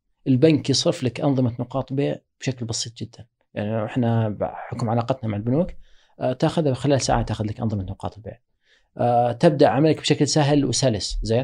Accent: Saudi Arabia; كمية قوة الشراء عندنا في السعودية تختلف عن باقي دول الخليج

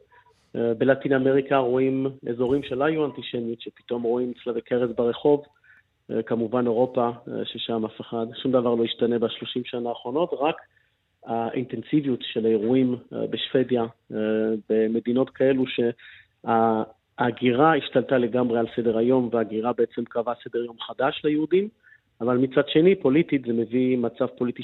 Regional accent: Belgium; now in Israel; כבלגי יהודי, וביום ממחרת שמו את היהדות שלי לפני הבלגיות שלי, למרות שאני בלגי ב-100%

